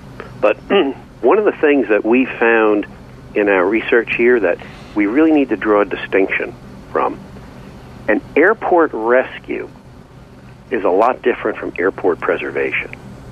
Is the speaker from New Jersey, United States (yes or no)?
yes; New Jersey, United States; right here in my home state in New Jersey.